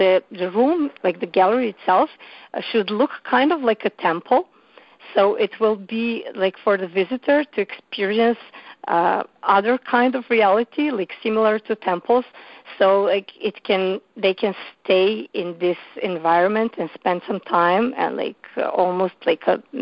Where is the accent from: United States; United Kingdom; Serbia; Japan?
Serbia; Belgrade; English is a second language; at the moment, I'm in Barcelona because originally I'm from Serbia, so like I live in Belgrade, Serbia